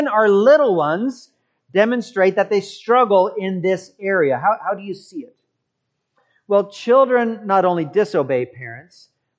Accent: Massachusetts, United States; When I was a young child growing up in Massachusetts, I still remember this child's name

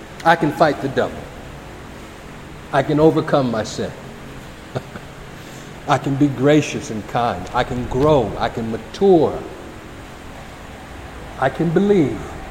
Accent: United States; this hierarchy is as an American, there's some things our country is right, there's some things is wrong.

